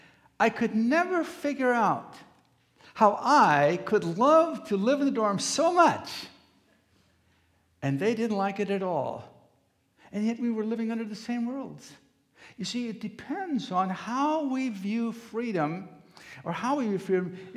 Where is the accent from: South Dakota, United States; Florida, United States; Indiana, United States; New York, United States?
South Dakota, United States; I grew up in South Dakota. Way back in the 1950s, we moved to a place that was a dairy farm.